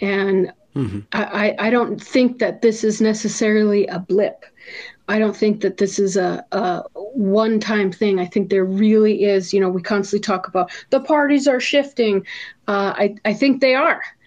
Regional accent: Tucson, Arizona, United States; I'm from Tucson, so Arizona. And so that was big where I grew up. You know, yeah. I grew up in like a Mexican neighborhood.

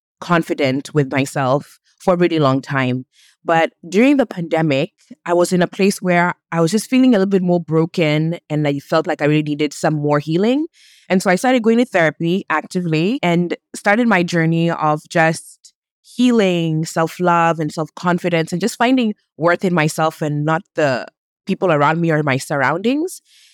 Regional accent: Kenya; So I come from a Kenyan family. I'm Kenyan, born and raised.

